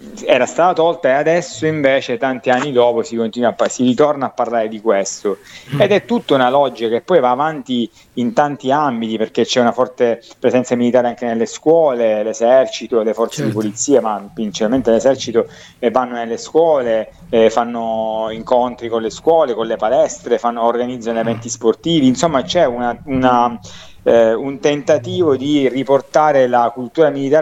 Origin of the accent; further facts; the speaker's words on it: Sicily, Italy; è veramente a me da siciliano fa venire i brividi